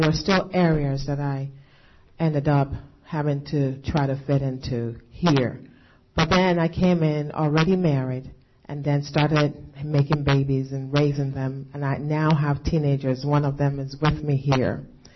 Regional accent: Alabama, United States; born there; also born or lived in Bozeman, United States / Nigeria; I was born here in Alabama, lived in Bozeman, then went back to Nigeria. And when I got there, I struggled to learn the Nigerian language so I can fit in there.

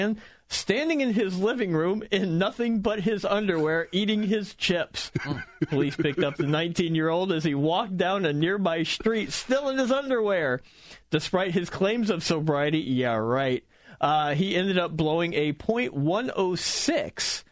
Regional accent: Greenwood, Indiana, United States; We're going to end with a story that's close to my hometown, Greenwood, Indiana.

